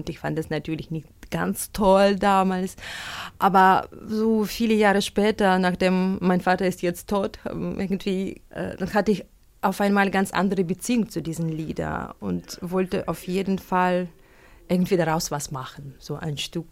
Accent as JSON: {"language": "German", "country": "Belarus", "said": "Also ich komme wirklich aus Weißrussland, aus einem ganz anderen Kulturkreis."}